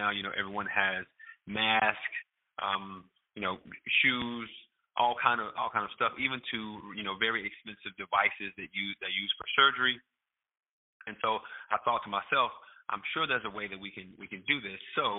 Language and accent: English; North Carolina, United States; I'm originally from North Carolina, born and raised there, went to NC State undergrad.